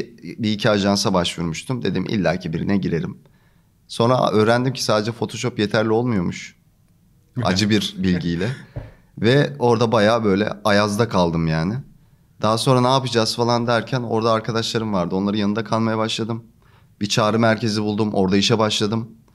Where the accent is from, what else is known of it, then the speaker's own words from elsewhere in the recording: Sinop, Turkey; Şimdi ben Sinop'ta şeyde doğdum, böyle küçük bir kasaba mı diyeyim, böyle deniz kenarı bir yerde doğdum. O yüzden denizi çok severim bu arada. Ve işte orada belli bir dönem, hani orada yaşadıktan sonra Sinop'un merkezine geçip orada lise, Güzel Sanatlar Lisesi'ni okudum.